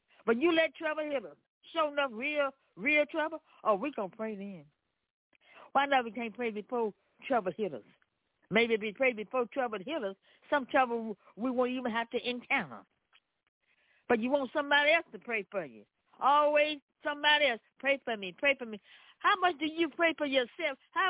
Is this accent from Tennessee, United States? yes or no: yes; Memphis, Tennessee, United States; Yes, this is, I'm coming from Memphis, Tennessee.